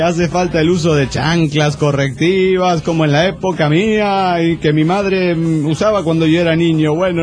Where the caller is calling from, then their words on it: Golden, Colorado, United States; de Golden, Colorado.